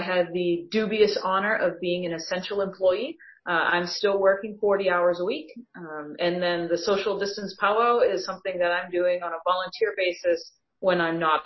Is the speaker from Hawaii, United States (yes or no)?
no; Haverhill, Massachusetts, United States; Like I said, I'm originally from Haverhill, Massachusetts, which is about 20 minutes or so north of the city of Boston.